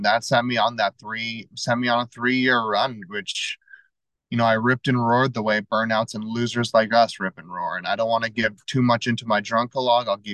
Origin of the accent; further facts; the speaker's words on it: Los Angeles, California, United States; born there; I was born in Los Angeles, California, to two parents, and that's not what makes me an alcoholic.